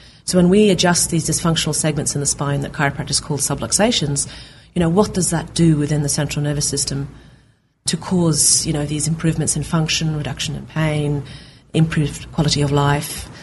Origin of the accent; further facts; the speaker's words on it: Norway; I grew up in Norway, and my grandmother was a New Zealander, and so my great grandfather was a New Zealander. My mother's a Kiwi and New Zealander. But I grew up in Norway.